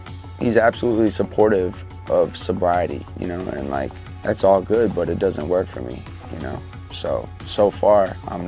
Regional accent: Alabama, United States; I mean, I'm from the South, you know, that shit don't fly. In Alabama, there are grandparents alive today

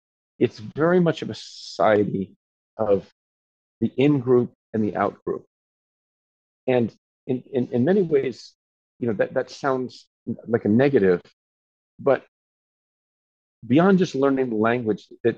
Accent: New York City, New York, United States; now in Japan; But when I first came to Japan in 1985, Japan was 99.9% Japanese. I grew up in New York.

